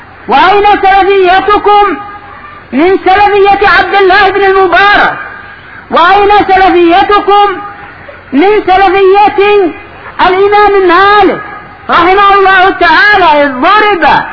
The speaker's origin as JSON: {"language": "Arabic", "country": "Yemen", "said": "عندنا في اليمن من كان يبغض الحزبية"}